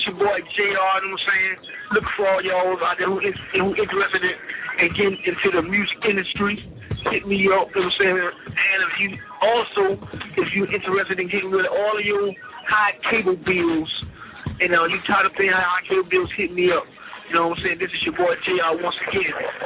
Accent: Dayton, Ohio, United States; I'm from Dayton, Ohio.

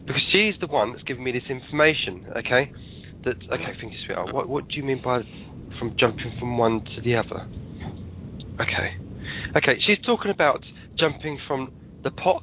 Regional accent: England, United Kingdom; now in Wales; I'm an Englishman living in Wales, but I still love the accent.

